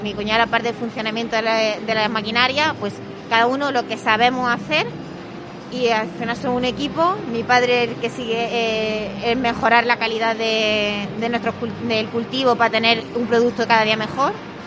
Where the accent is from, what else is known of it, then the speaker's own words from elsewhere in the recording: Martos, Andalusia, Spain; Tenemos la fábrica está en el condado, pero nosotros somos de Marto.